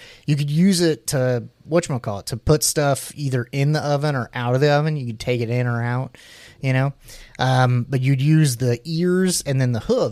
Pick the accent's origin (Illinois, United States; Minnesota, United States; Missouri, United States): Missouri, United States; growing up in Missouri, like you'd see it on menus and stuff